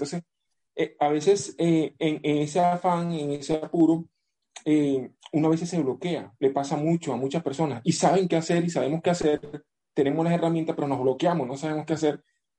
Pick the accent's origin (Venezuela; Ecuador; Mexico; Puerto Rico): Venezuela; also born or lived in Colombia; now in Barcelona, Spain; Yo soy venezolano, pero también tengo nacionalidad colombiana. Salí de Bogotá hacia Barcelona.